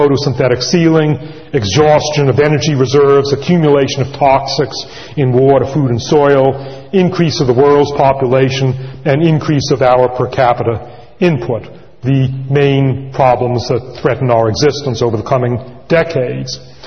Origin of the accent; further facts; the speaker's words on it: Northeast, United States; born there; now in California, United States; because I was born in the Northeast anyway, and I'm now a transplanted Californian. It's always nice to be back in the Northeast